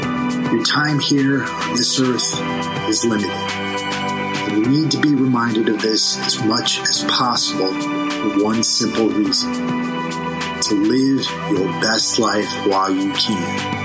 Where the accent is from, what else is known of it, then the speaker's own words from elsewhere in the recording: New England, United States; the things I get from this, you know, you grew up in New England, you're still in New England, and I grew up in New England myself, right?